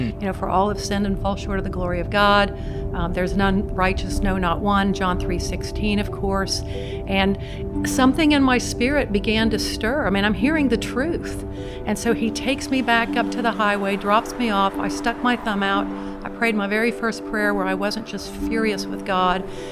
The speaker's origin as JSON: {"language": "English", "country": "United States", "said": "I said, yes, I'm an American, because truly that's all it meant to me."}